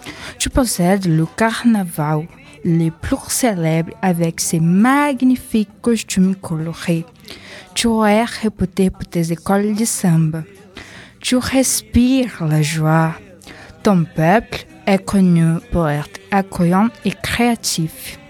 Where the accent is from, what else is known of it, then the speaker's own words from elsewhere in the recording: Brazil; French is a second language; moved away as an adult; now in Reims, France; Je suis brésilienne. Je habite à Reims il y a 12 ans.